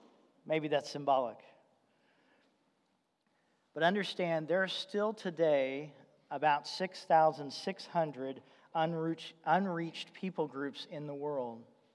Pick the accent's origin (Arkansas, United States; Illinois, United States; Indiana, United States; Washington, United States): Indiana, United States; I grew up in Indiana, which is, I guess, the belt buckle of the Bible Belt, lots of churches, lots of influence of the church.